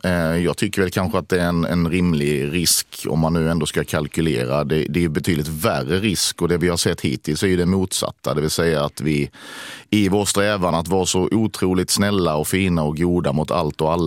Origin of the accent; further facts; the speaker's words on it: Sweden; Jag är svensk politiker